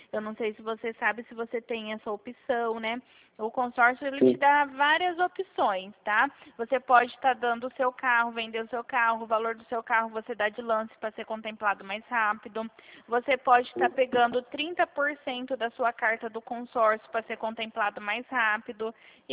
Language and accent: Portuguese; Dracena, São Paulo, Brazil; aqui de Dracena, bem pertinho aí de você.